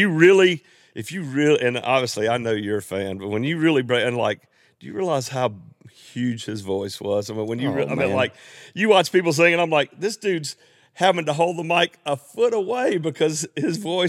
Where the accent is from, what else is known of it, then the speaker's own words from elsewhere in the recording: Athens, Georgia, United States; But then I grew up there in Athens, and … lived right outside of Athens.